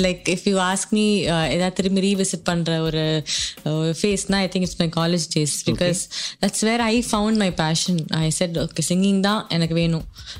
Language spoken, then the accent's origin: Tamil; Chennai, Tamil Nadu, India; நான் வந்து சென்னை தான், சென்னையில வளர்ந்த பொண்ணு தான்.